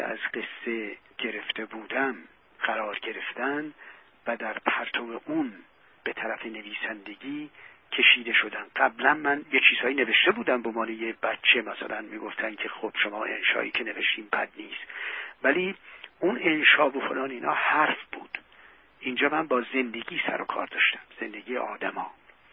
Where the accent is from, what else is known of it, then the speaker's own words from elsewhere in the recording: Iran; first language Turkish; Persian is a second language; زبون مادری من بالاخره ترکیه، درسته؟ تحصیلات من به زبون فارسی بود دیگه.